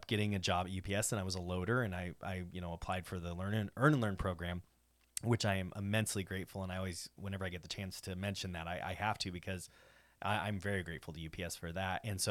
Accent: Camas, Washington, United States; I grew up in the Camas-Washougal area. I graduated from Camas High School.

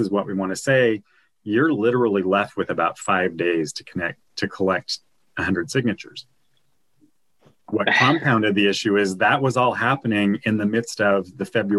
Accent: Wyoming, United States; I grew up in Wyoming, which is one of the least populous states in the country. And fireworks pretty much are illegal in Wyoming. So when I moved out here to Washington

